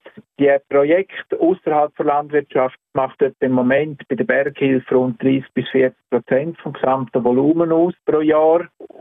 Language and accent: German; Chur, Graubünden, Switzerland; Ich bin ja in Chur aufgewachsen und da in die Schule gegangen